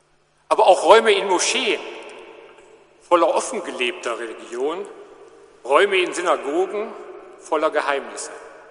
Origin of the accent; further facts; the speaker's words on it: North Rhine-Westphalia, Germany; Die vielen Jahre von damals, als kleiner Junge im Ruhrgebiet, bis heute als Polizeipräsident in Münster